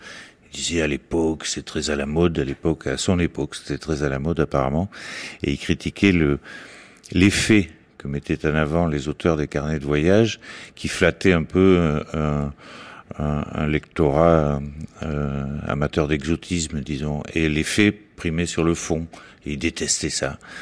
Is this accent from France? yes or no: yes; France; je suis français moi aussi